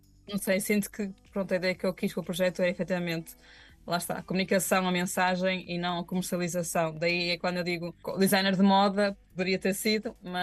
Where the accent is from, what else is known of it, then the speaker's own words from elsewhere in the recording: Viana do Castelo, Portugal; Porque não é isto a pegar num traje que é para os minhotos de Viana do Castelo, de onde eu sou.